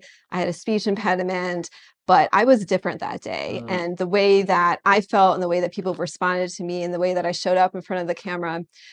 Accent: Virginia, United States; So I grew up in Virginia, and when I was a little girl, my mom used to sew me dresses when I was in preschool.

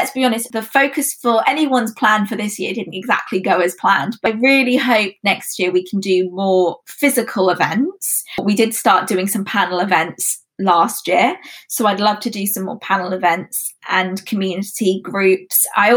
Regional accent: Lewisham, London, United Kingdom; I hosted and styled the Lewisham Council because I'm from Lewisham, born there.

